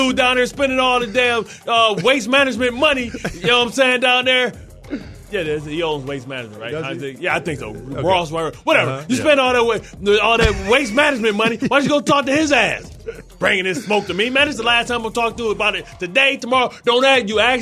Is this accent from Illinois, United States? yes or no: no; Detroit, Michigan, United States